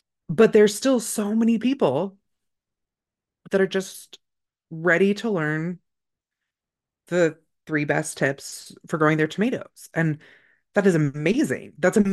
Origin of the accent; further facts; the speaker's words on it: California, United States; I grew up in Northern California. It was hippies. When I moved to Idaho, people were like, oh no, we don't call them hippies here.